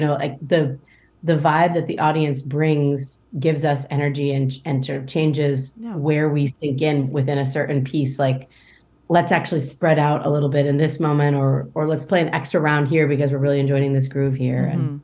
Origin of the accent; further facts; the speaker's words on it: San Francisco, California, United States; I grew up in San Francisco, California. That one's about being homesick.